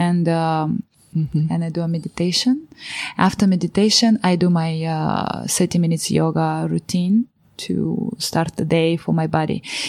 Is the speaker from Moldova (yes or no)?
yes; Moldova; English is a second language; When I say I'm from Moldova